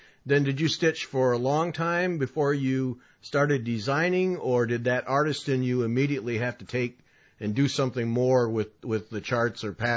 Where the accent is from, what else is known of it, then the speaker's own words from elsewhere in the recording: Michigan, United States; Okay, now I'm from Michigan, so how do you end up in Petoskey?